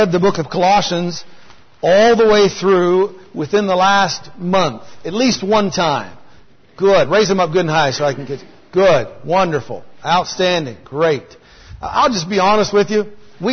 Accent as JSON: {"language": "English", "region": "Idaho", "country": "United States", "tie": "born or raised there", "said": "I was raised in Idaho. The town I lived in was 60% Mormons."}